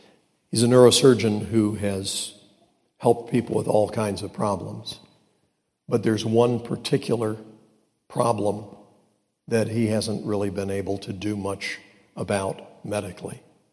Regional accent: Illinois, United States; born there; I was born right outside Chicago, so I'm not really against that.

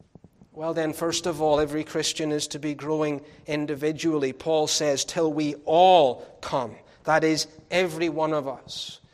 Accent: United Kingdom; something that's different to me as a British person is when you send out the details of the child.

